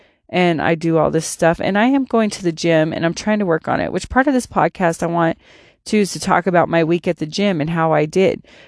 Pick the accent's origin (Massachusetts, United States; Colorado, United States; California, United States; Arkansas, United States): Colorado, United States; Born and raised in Colorado. Never left it. The cost of living here is killing me, though.